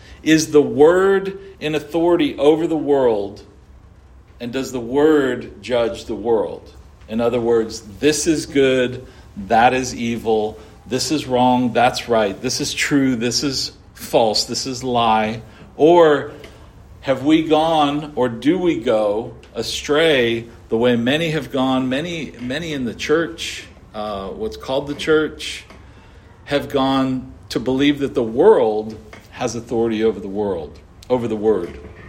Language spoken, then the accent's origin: English; Daytona Beach, Florida, United States; When I grew up in Daytona Beach on the east coast of Florida